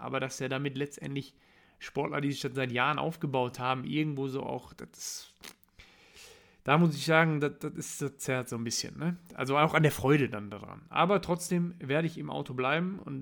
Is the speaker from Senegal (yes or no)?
no; North Rhine-Westphalia, Germany; ich komme aus dem Ruhrgebiet